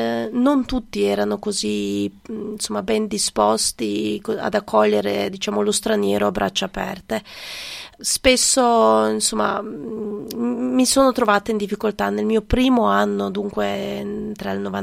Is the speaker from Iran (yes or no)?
no; Sarajevo, Federation of Bosnia and Herzegovina, Bosnia & Herzegovina; now in Trieste, Italy; sono più gli anni che ho vissuto qua a Trieste che non nella mia città natale. Però la vera guerra forse era cominciata proprio quando sono arrivata a Trieste, perché mentre ero a Sarajevo